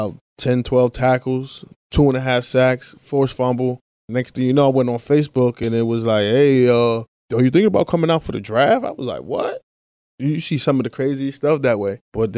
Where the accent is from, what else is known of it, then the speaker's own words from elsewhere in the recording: New Jersey, United States; I'm coming from New Jersey. I'm like, what? You got a what?